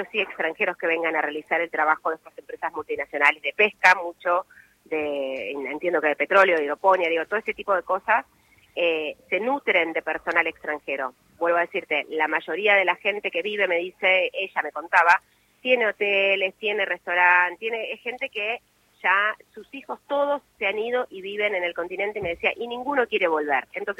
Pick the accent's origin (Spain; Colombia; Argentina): Argentina